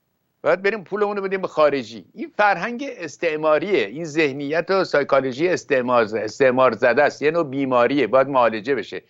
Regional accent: Iran; ما ایرانی هستیم، خود رو دست کم گرفتیم.

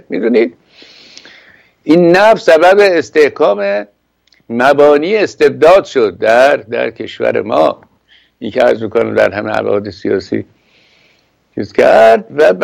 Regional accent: Iran; من یه ایرانی هستم

